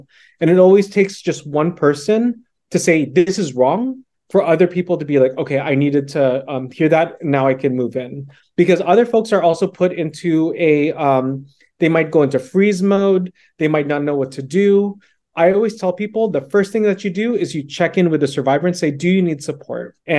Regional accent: California, United States; ever since I was a little kid, I grew up in California, and we are immigrants to the U.S.

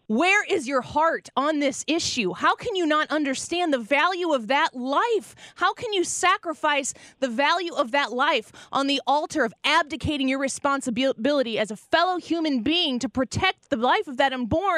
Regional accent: Illinois, United States; including in my home state, the state of Illinois

